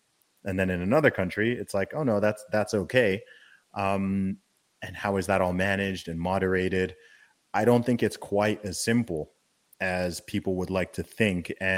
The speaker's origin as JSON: {"language": "English", "country": "United Kingdom", "said": "when they find out that I'm British"}